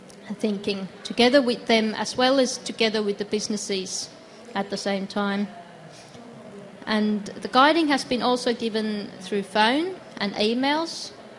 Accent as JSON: {"language": "English", "town": "Joensuu", "region": "North Karelia", "country": "Finland", "said": "I come from Finland, Joensuu, and I represent the Karelia University of Applied Sciences."}